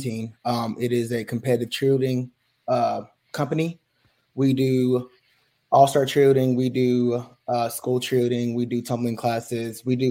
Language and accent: English; Mississippi, United States; So it's kind of a crazy story, because I was born in Mississippi, small town, population maybe 14,000.